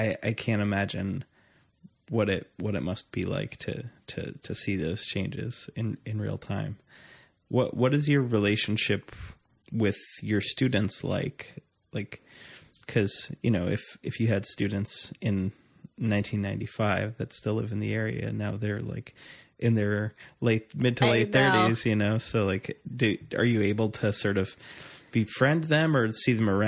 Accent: Long Island, New York, United States; Growing up on Long Island, it was always just like the aspiration to leave.

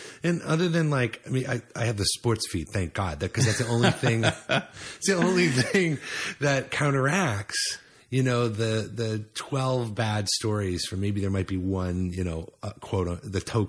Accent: New Hampshire, United States; I grew up in New Hampshire

